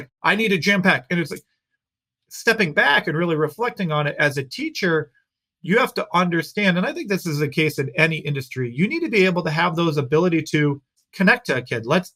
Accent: Chicago, Illinois, United States; I was always the Chicago Bears. I'm from the Chicago area.

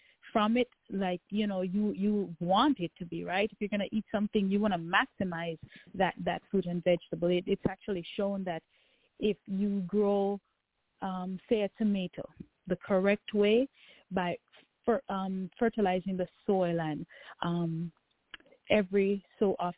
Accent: Kingston, Jamaica; I'm originally from Kingston, Jamaica, and a part of my culture is that we tend to eat from the ground, food from the ground.

